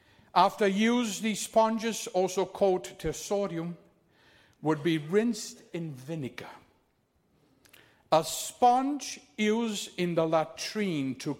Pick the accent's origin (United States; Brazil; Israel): Brazil; I was born in Brazil and grew up in Brazil. I was surrounded by poverty.